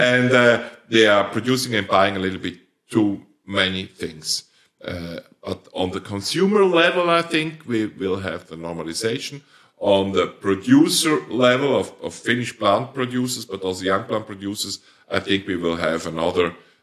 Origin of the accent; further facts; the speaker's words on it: Switzerland; first language Swiss German; English is a second language; Yeah, we, it's not my language. It's even my third language. My first language is Swiss dialect, which is a language in its own, and the most beautiful of all, of course.